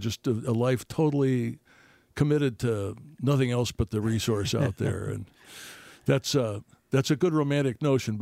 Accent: Chicago, Illinois, United States; moved away as an adult; now in Madison, United States; I grew up in Chicago and ended up working for a Fortune 500 company for about 4 years.

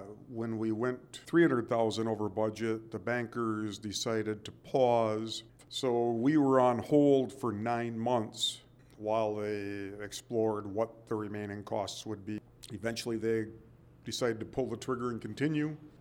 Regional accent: Superior, Wisconsin, United States; I'm involved because actually I'm from Superior, and while I was a UWS student, somebody made me the manager of the historic Palace Theater on Tower Avenue.

